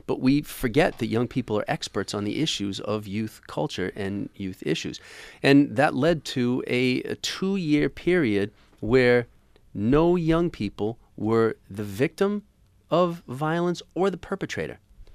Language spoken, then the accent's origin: English; Boston, Massachusetts, United States; now in Rochester, United States; I'm not from Rochester. I'm originally from Boston.